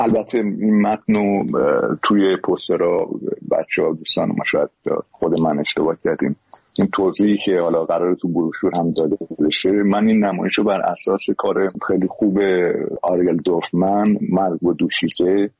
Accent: Iran; به زندگی خودم به عنوان یه ایرانی نمیتونستم بی تفاوت باشم.

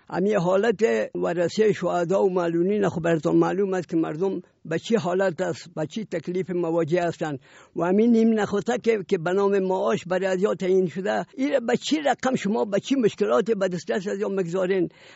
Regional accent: Kabul, Afghanistan; از کابل هستم، چلستون.

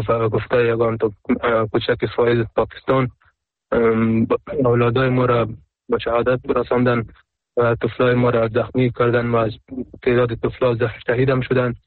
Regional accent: Afghanistan; در اصل افغان که کل افغان هستیم، چی اون پشتون هستیم، ما هم پشتون هستیم،

